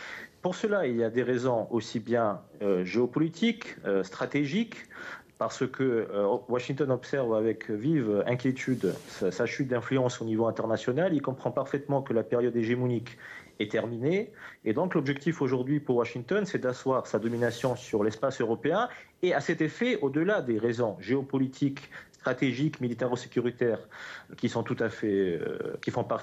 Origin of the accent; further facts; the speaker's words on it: Russia; Je peux vous dire en tant que Russe